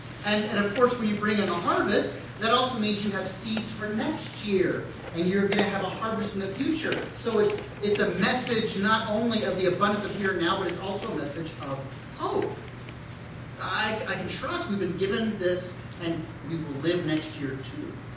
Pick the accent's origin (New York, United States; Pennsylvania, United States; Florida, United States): Florida, United States; Orlando; kind of runs the gamut of what was available as elementary school growing up in Orlando